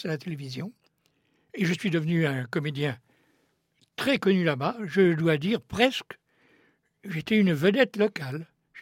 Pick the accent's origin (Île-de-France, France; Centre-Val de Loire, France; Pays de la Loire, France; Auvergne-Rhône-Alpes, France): Centre-Val de Loire, France; j'ai passé ma jeunesse dans un vieux prieuré, dans un village Sologno, qui, chose étrange pour un village du centre de la France, est entièrement cerné de remparts, avec trois portes de ville monumentales.